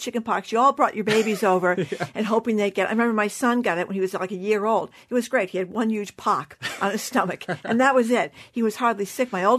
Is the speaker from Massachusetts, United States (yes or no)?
yes; Fall River, Massachusetts, United States; Is it Tamia from my hometown, Fall River?